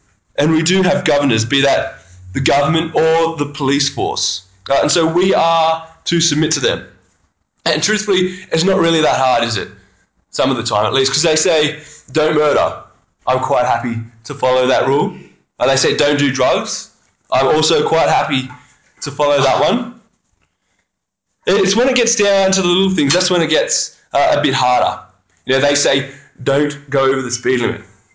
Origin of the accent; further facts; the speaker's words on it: Australia; See, I love being Australian. I reckon I'm pretty good at it.